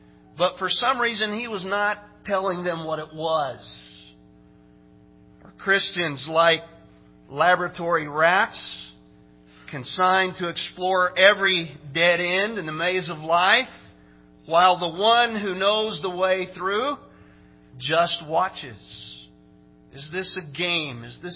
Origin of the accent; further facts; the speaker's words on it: Oklahoma, United States; And Brad told you we grew up in Oklahoma, but we're just barely in Oklahoma. We're just in northeastern